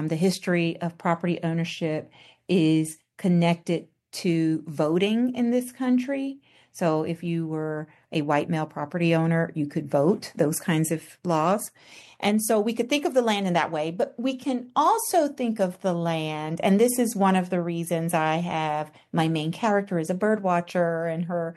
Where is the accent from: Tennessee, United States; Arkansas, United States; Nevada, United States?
Tennessee, United States; Memphis; I'm a native Southerner, Francesca. I'm from Memphis, born and raised.